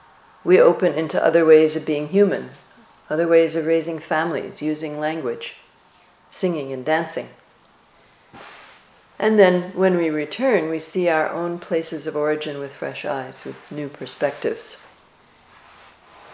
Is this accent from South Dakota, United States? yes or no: no; New Jersey, United States; I was raised in the Calvary Baptist Church, the first Calvary Baptist Church in a little town in New Jersey.